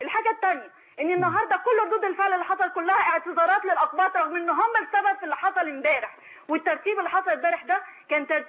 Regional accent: Egypt; مش انا بتكلمش من وجهة نظر ان انا مسلمة، انا بتكلم من وجهة نظر ان انا مصرية،

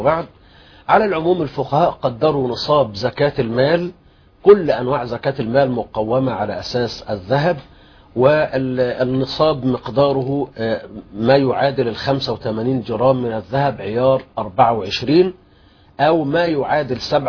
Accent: Egypt; عندنا في مصر

